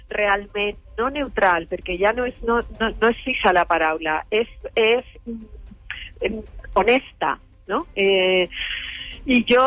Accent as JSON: {"language": "Catalan", "region": "Catalonia", "country": "Spain", "said": "t'afecta com a català"}